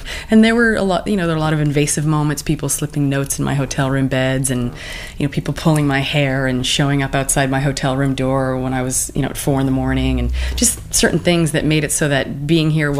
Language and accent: English; Canada; also born or lived in Germany; Being a Canadian, I lived in Germany as a child, and I travel a lot